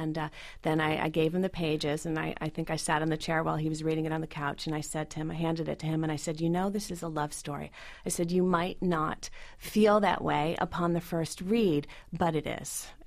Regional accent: New England, United States; also born or lived in Maine; now in California, United States; even being in California for 9 years now, what I know for sure is that I am a New Englander.

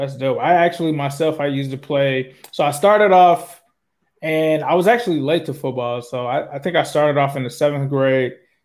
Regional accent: Ohio, United States; also born or lived in California; Because I'm originally from Ohio. My parents got a divorce. And so when they got a divorce, my mom moved us out to California.

